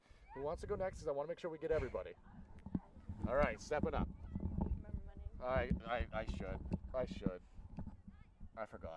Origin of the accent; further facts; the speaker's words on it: Dexter, Maine, United States; I mean, I grew up local in the Dexter area, so kind of understanding what this general community and area is like